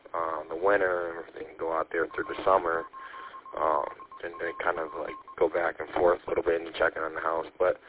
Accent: Imlay City, Michigan, United States; I grew up in Emily City, Michigan, and parents got divorced when I was, then after that, when they got divorced, I moved out to Mayville, Michigan

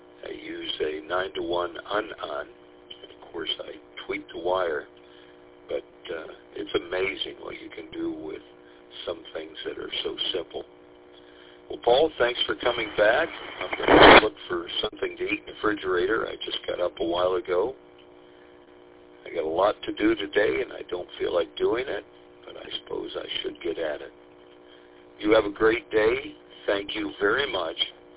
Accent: Lapeer, Michigan, United States; now in Clearfield, United States; I was raised in Lapeer, Michigan. My parents still live there.

